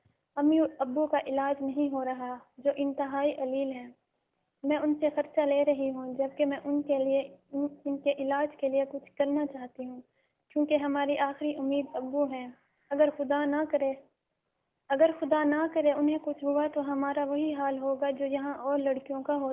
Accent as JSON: {"language": "Urdu", "region": "Punjab", "country": "Pakistan", "said": "اور میرا تعلق جنوبی پنجاب سے ہے. میں جنوبی پنجاب کی ایسی فیملی سے ہوں جہاں لڑکیوں کو تعلیم سے بہت دور رکھا جاتا ہے."}